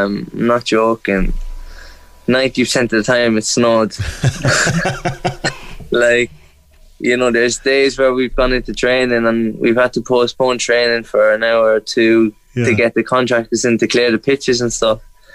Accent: Ireland; being an Irish kid, like, you know, you couldn't, like, make it up

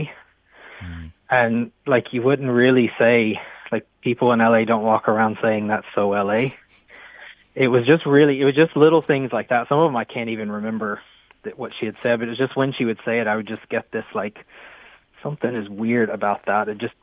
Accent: United States; So I'm originally from the States

